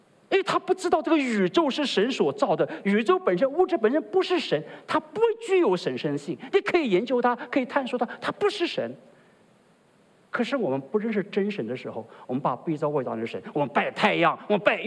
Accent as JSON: {"language": "Chinese", "country": "China", "said": "你知道我们中国人呢，我是中国人，我在敢讲中国人"}